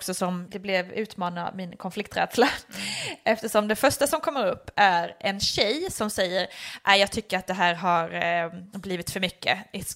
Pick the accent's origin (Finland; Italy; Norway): Italy; Swedish is a second language; ja, jag är en italienare, ni fattar inte grejen